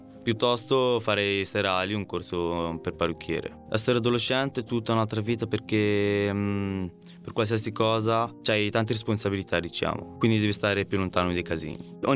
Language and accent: Italian; Trentino-Alto Adige, Italy; also born or lived in Lombardy; Sono nato in Lombardia e dopo 3 anni mi sono trasferito nel Trentino, che i due paesi non sono proprio uguali. Vivo qui da 15 anni, è il posto dove ho passato la mia vita e dove ho conosciuto i miei amici.